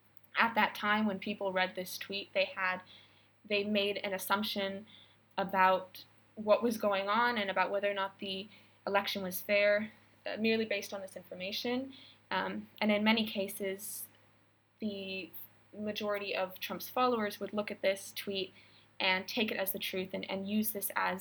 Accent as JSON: {"language": "English", "country": "United States", "said": "and also like being an American"}